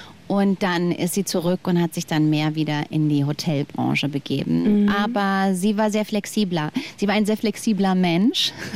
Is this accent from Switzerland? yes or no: no; Norcia, Umbria, Italy; Norcia, genau, il Tartufo Nero di Norcia, ja genau, Provinz Perugia, das ist so meine Heimat.